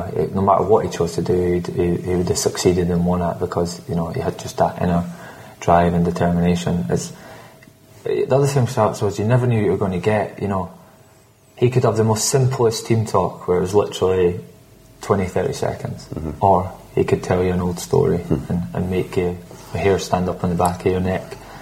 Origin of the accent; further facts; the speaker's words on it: Scotland, United Kingdom; I'm not just saying that because I'm Scottish.